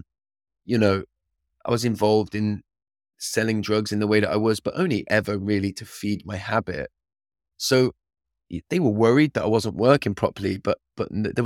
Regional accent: England, United Kingdom; in where I grew up in England, that kind of culture was normal.

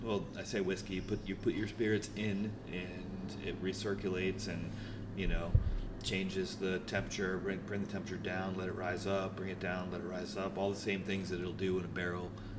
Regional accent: Maine, United States; now in Tampa, United States; I grew up in Maine.

